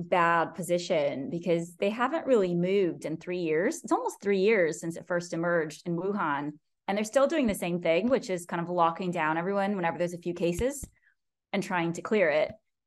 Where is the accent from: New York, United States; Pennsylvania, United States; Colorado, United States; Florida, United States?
Florida, United States; Miami; I'm from Miami. I don't know why you're telling me this. I grew up like water skiing and out on the beaches